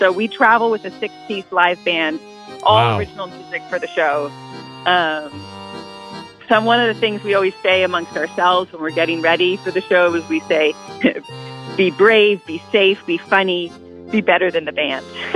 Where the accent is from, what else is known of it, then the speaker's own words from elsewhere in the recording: San Francisco, California, United States; we're from San Francisco, so we'll be in our normal climate.